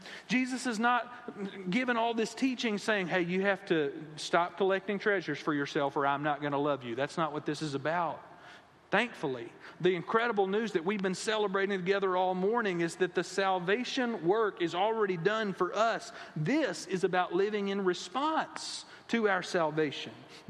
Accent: Houston, Texas, United States; I grew up in the Houston area. I've been an Astros fan my entire life.

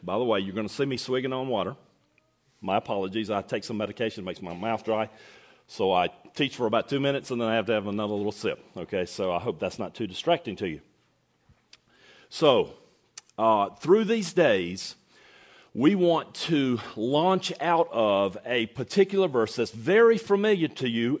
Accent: North Carolina, United States; I grew up outside of the University of North Carolina and down the road from Duke University.

